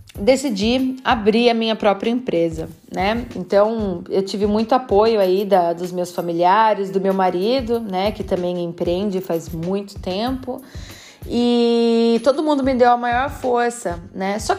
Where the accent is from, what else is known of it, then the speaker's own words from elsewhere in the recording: Brazil; percebia o meu sotaque estranho, me perguntava de onde que eu era, né? E aí, quando eu falava que eu era do Brasil